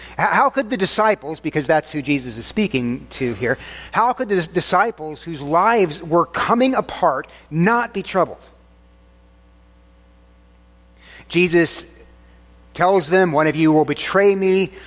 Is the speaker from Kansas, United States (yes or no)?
no; Texas, United States; We are both from warmer climates. I'm from Texas.